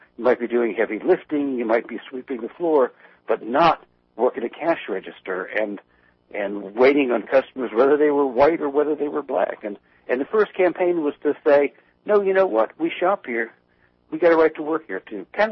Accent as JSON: {"language": "English", "region": "Pennsylvania", "country": "United States", "tie": "born or raised there", "said": "When I was a kid, I grew up in Center County, Pennsylvania, on the edge of the hard coal fields"}